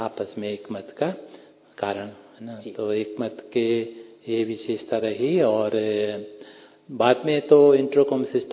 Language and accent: Hindi; Ajmer, Rajasthan, India; मान लो मैं जैसे भाई ने बताया कि मैं अजमेर से हूँ